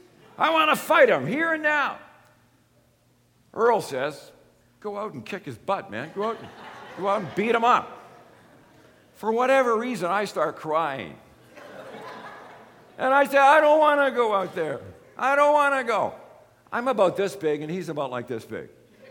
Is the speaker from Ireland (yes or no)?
yes; Ireland; You know, I'm Irish.